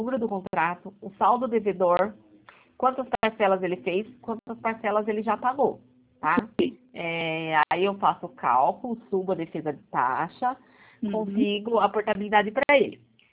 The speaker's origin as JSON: {"language": "Portuguese", "town": "Capivari", "region": "São Paulo", "country": "Brazil", "said": "Não, e eu não sou de Rafaia, sou de Capivari."}